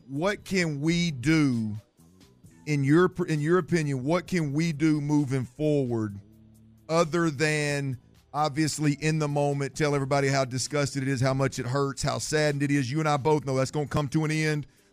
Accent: Baytown, Texas, United States; I'm a 42-year-old white man born and raised in Baytown, Texas.

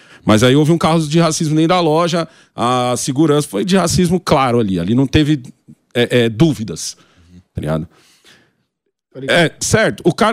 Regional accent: São Paulo, Brazil; eu sou de periferia. Sou da cidade de Tiradentes.

